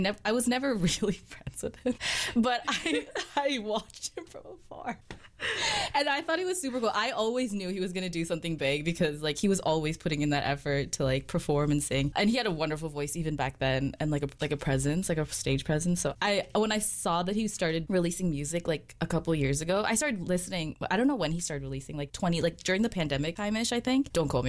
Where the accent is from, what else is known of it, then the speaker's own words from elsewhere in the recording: Philippines; And that's something I can appreciate. Being a Filipino myself.